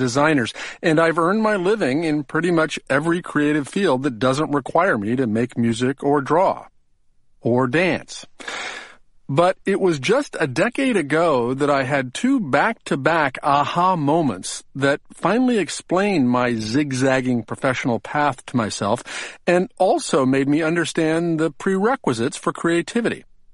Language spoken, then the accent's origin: English; New York, United States; I'm a New Yorker.